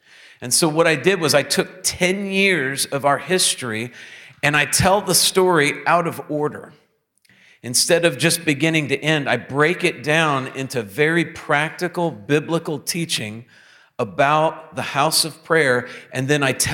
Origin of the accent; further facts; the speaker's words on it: Birmingham, Alabama, United States; I would take it back to my hometown, Birmingham, Alabama